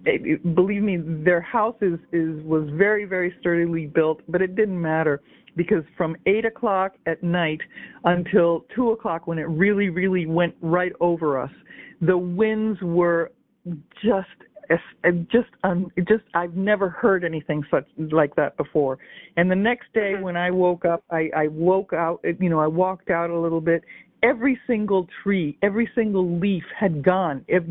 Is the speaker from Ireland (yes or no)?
no; Puerto Rico; also born or lived in New York; Let me correct you one little thing. I came back from New York. I was living in New York, but I came back to Puerto Rico in 2015.